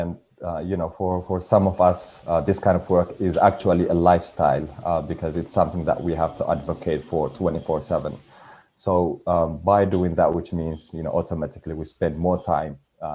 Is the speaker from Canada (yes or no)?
no; Eritrea; English is a second language; now in Australia; I am from Eritrea. I came to Australia almost 5 years ago. And I am currently staying here as a permanent resident refugee.